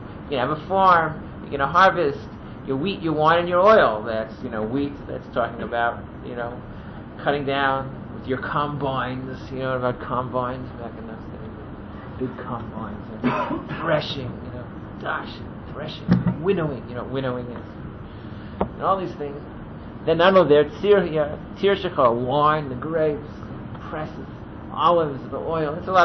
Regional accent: Brussels, Belgium; I'm from Brussels.

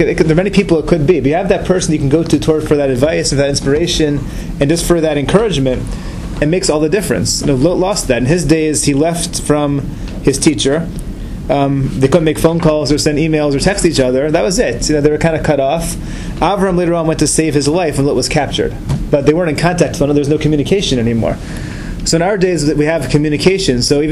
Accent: Atlanta, Georgia, United States; This is written by Rabbi Emanuel Feldman, who was my rabbi growing up in Atlanta many years back.

